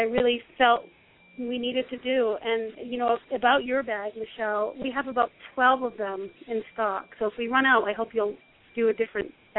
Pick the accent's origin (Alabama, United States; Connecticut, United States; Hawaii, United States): Connecticut, United States; moved away as an adult; I live out in Utah now. I was born and raised in Connecticut, but we live out in Utah now.